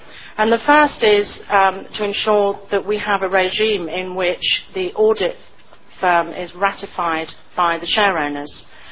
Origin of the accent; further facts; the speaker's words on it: United Kingdom; although I don't know how to put this in a polite way, being British it sounds so disloyal.